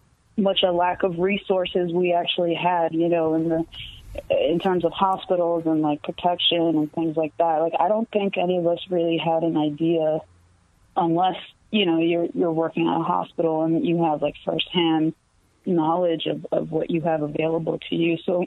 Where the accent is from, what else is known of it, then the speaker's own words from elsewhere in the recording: New York, United States; I'm originally from the Bronx.